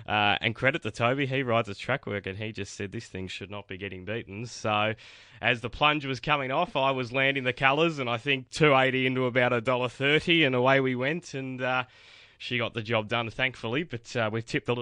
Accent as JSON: {"language": "English", "town": "Bendigo", "region": "Victoria", "country": "Australia", "tie": "born or raised there", "said": "Rick, I grew up with in Bendigo. Rick's a fellow Bendigo boy"}